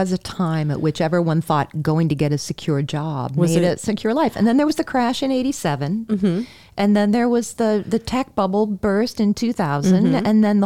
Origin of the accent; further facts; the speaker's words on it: Detroit, Michigan, United States; I come from Michigan.